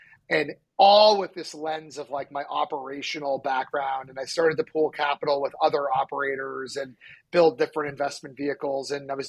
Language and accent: English; Manchester, New Hampshire, United States; back up to New Hampshire in my hometown of Manchester, New Hampshire.